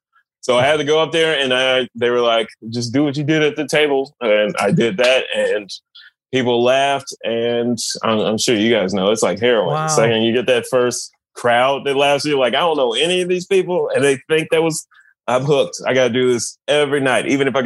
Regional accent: Portland, United States; I grew up in Portland, yeah.

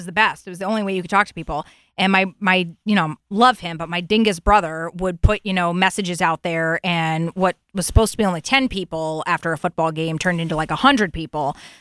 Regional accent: Fairfield, Connecticut, United States; because I grew up in Fairfield, Connecticut

